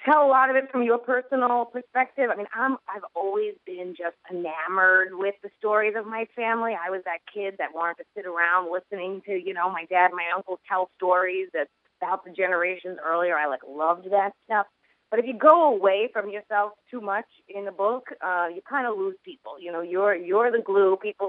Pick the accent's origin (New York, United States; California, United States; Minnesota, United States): New York, United States; Queens; I grew up in Queens with a lot of Irish Italians, and I guess that's because of the immigration wave